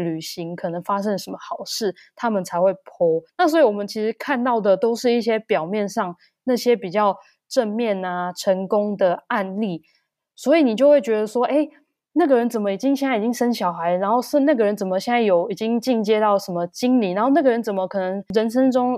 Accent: Taipei, Taiwan; 像是我是台北人好的，我其实只要机车跟捷运就足够

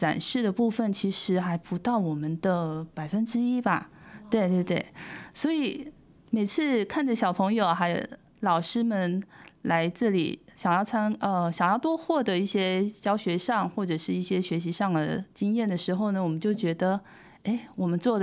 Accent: Hsinchu, Hsinchu County, Taiwan; 我自己是土生土长的新竹人。

